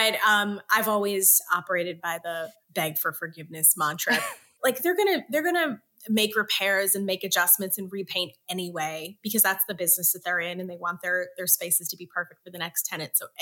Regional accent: Detroit, Michigan, United States; which is Motor City, named after my hometown of Detroit.

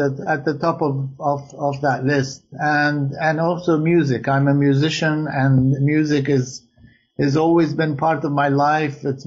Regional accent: Beirut, Beirut Governorate, Lebanon; moved away as an adult; and I was born in Beirut and I had never left the country and I don't know any other place in the world other than Beirut.

